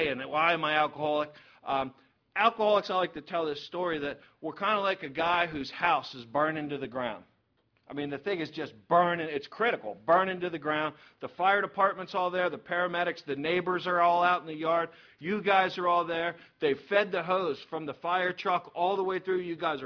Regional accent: Ocean City, United States; I'm a surfer from Ocean City.

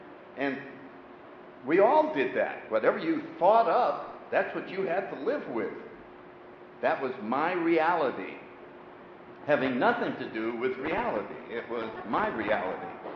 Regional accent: New Haven, Connecticut, United States; As I said, I grew up in New Haven, Connecticut a long, long time ago.

